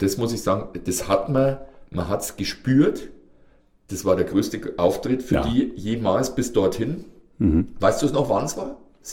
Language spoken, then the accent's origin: German; Bavaria, Germany; ich komme aus dem Norden Bayerns.